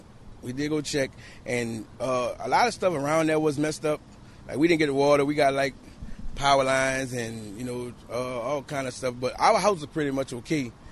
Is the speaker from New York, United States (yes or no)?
no; New Orleans, Louisiana, United States; New Orleans, Louisiana.